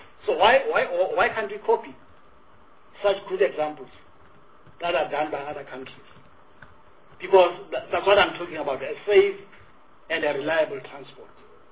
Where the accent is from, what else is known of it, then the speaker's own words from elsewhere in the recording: Free State, South Africa; And, so as a person coming from the Free State, I'm very worried about